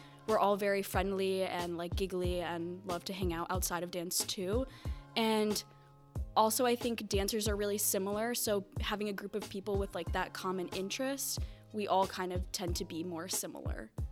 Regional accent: South Windsor, Connecticut, United States; my pronouns are she, her, hers. I'm from South Windsor, Connecticut

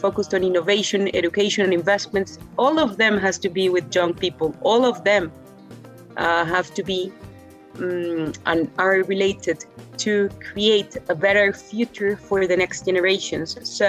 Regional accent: Colombia; English is a second language; My second passion is, of course, my hometown, Colombia. Colombia, to me, it's an amazing country

